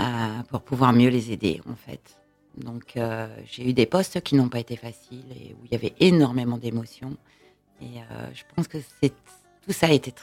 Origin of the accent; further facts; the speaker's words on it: Dijon, Bourgogne-Franche-Comté, France; also born or lived in Paris; now in Normandy, France; Non, je ne suis pas normande, à la base dijonnaise.